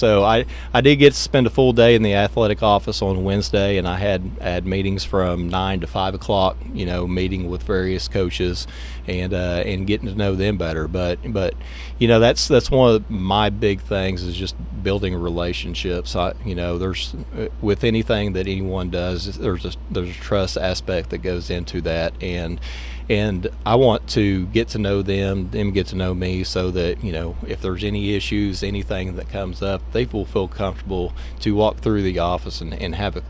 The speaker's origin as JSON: {"language": "English", "town": "Cleveland", "region": "Oklahoma", "country": "United States", "tie": "born or raised there", "said": "Grew up in Cleveland, Oklahoma, which is about 45 minutes west of Bartlesville. Great community, loved growing up there."}